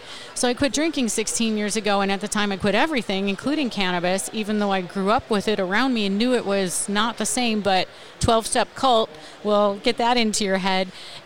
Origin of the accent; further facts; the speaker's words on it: Buffalo, New York, United States; I grew up in Buffalo. My high school sweetheart and I, the year after I graduated, 1989, 1990, drove from Buffalo to Weed, California